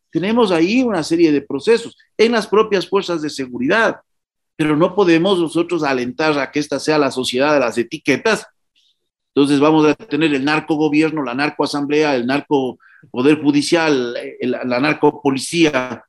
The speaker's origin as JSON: {"language": "Spanish", "country": "Ecuador", "said": "en vez de ayudar y unirnos como ecuatorianos"}